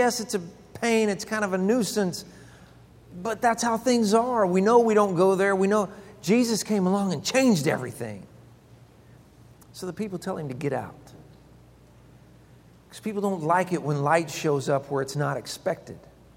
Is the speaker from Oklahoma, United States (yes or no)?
yes; Perry, Oklahoma, United States; I grew up in Perry, Oklahoma. I could ride my bike anywhere